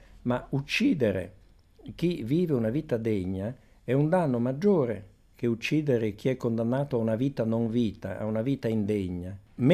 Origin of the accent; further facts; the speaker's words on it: Piedmont, Italy; Osella, che è la più credibile e che è anche delle mie parti, provincia di Cuneo